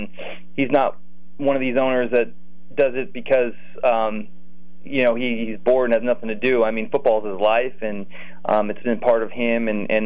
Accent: Mount Carmel, Pennsylvania, United States; especially coming from a place like Mount Carmel, growing up in Pennsylvania, football is so important.

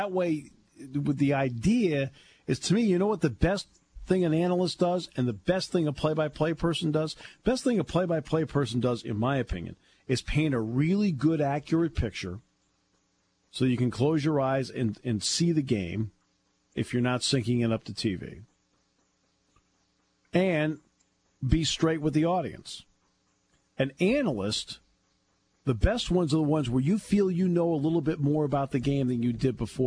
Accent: New England, United States; I grew up in New England, and I love New England, but I wouldn't trade this state for anybody.

